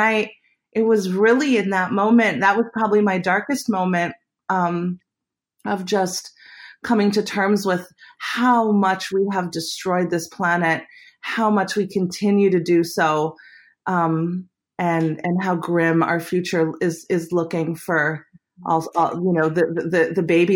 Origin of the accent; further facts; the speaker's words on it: Winnipeg, Manitoba, Canada; a memory I had of growing up in Winnipeg, where everybody had hockey rinks